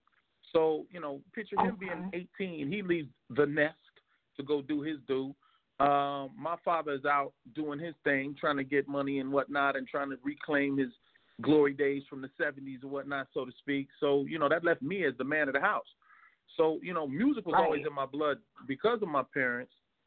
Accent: West Coast, United States; So, you know, I grew up on the West Coast.

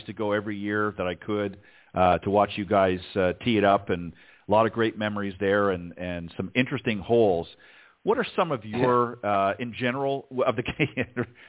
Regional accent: Canada; since we're both Canadian

